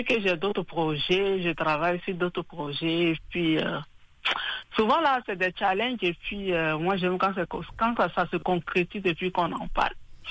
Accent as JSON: {"language": "French", "country": "Côte d’Ivoire", "said": "je suis ivoirienne."}